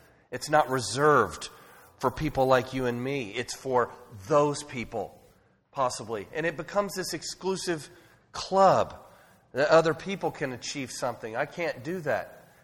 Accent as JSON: {"language": "English", "town": "Avalon", "region": "California", "country": "United States", "said": "I'm from Avalon, they're like, oh my gosh, you're from Avalon. Is that in L.A.? I'm like, no, it's on Catalina Island."}